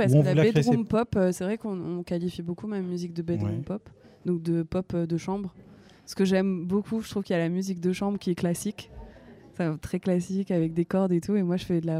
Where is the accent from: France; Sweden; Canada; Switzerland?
France; born there; Non, c'est le français. C'est ma langue natale. Je suis née en France. Mais ma langue maternelle, donc la langue de ma mère, c'est l'espagnol. Donc j'ai grandi, j'ai appris le français et l'espagnol à peu près au même moment.